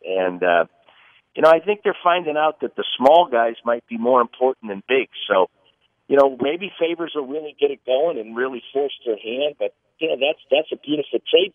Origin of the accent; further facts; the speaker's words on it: Massachusetts, United States; Well, you see, I'm from Massachusetts, Dame, so we have